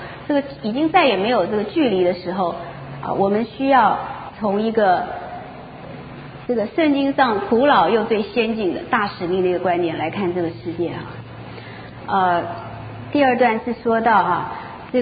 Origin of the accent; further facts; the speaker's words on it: Taiwan; 尤其是我是从台湾来的，我特别感受得到